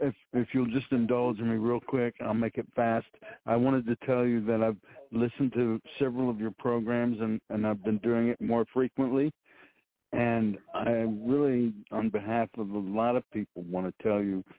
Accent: Kentucky, United States; Well, I was raised in Kentucky where, you know, we love our bourbon.

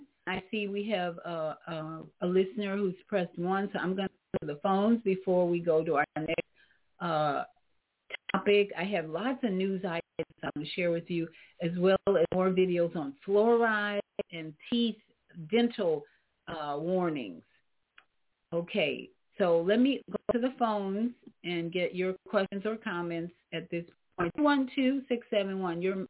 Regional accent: Chicago, Illinois, United States; Thank you for being a positive influence in my hometown, Chicago.

